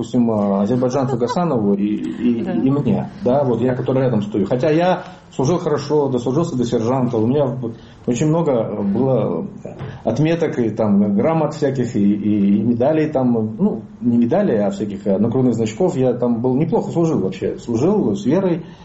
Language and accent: Russian; Kazakhstan